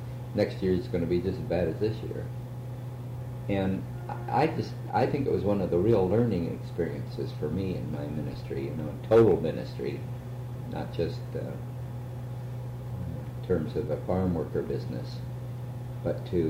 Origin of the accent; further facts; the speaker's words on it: San Jose, California, United States; No, born and raised in San Jose.